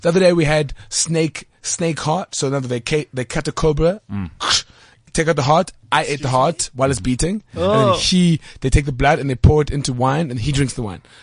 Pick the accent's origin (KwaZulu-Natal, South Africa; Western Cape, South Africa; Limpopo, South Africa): Western Cape, South Africa; Guguletu; I was raised in Guguletu.